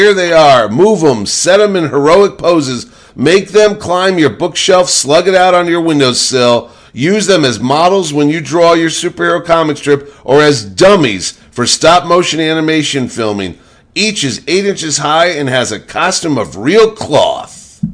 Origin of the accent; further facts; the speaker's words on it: New Haven, Connecticut, United States; one in the Elm City, my hometown of New Haven